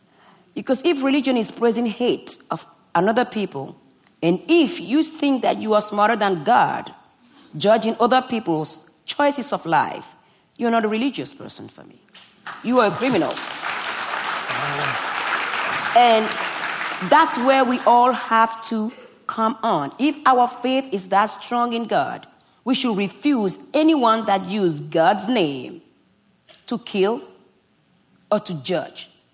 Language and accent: English; Benin; I've had homosexual friends growing up in Benin